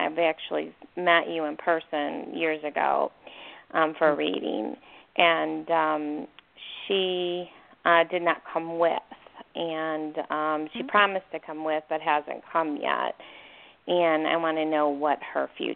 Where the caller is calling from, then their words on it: Arizona, United States; from Arizona.